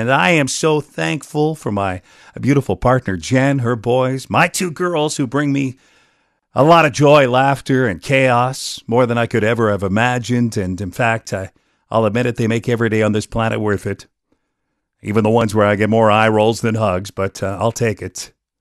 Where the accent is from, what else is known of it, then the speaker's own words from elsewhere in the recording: Regina, Saskatchewan, Canada; when I was a kid growing up in Rosemont, Radio sat on top of the bread box. My dad always had it dialed into CJME.